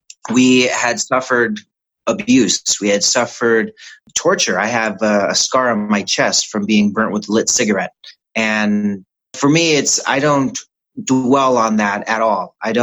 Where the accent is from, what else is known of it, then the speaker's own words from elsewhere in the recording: Riverside, California, United States; born there; So, you know, I was born in Southern California, Riverside, and the hospital now that I was born at is currently a Lowe's.